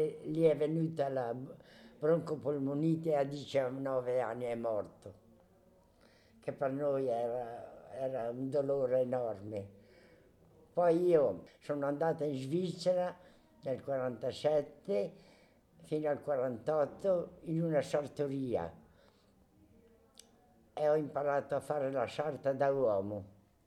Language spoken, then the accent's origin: Italian; Trento, Trentino-Alto Adige, Italy; born there; Io sono nata a Trento, da ragazza madre.